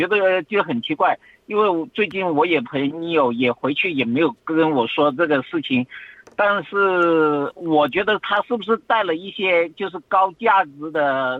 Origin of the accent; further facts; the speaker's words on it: Guangdong, China; now in Australia; 我老家是在广东